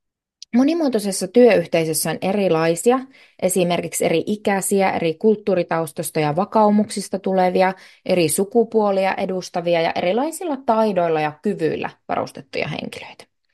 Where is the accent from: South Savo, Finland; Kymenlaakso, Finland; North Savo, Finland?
South Savo, Finland; Savonlinna; Esimerkiksi minä olen täältä Savonlinnasta kotoisin